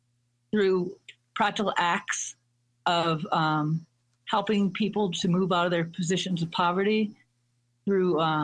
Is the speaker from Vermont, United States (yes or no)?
yes; Vermont, United States; I'm from Vermont in the U.S.